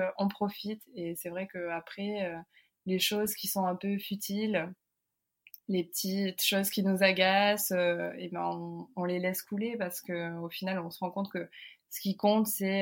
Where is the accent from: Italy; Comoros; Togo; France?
France; la façon dont j'ai grandi en France.